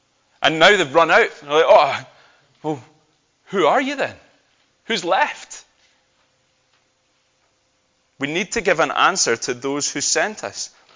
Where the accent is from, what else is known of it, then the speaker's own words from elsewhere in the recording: Scotland, United Kingdom; Even as a Scotsman, I would do that.